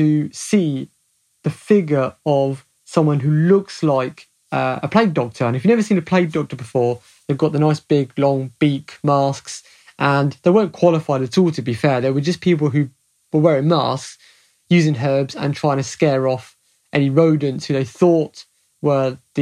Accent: Southampton, South East England, United Kingdom; That's because I'm born and bred in Southampton.

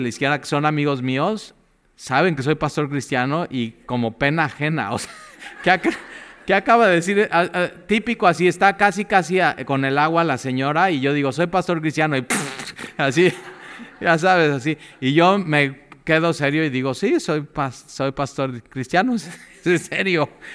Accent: Mexico City, Mexico; also born or lived in Cuernavaca; no, pues antes de Cuernavaca, pero soy de México, soy chilango.

